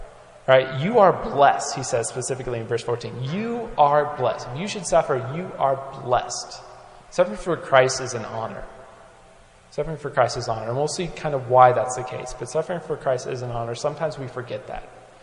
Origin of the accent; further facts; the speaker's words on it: Kansas, United States; I'm from Kansas, and one of the things we're known for, other than the Chiefs hopefully winning today, Kansas City Chiefs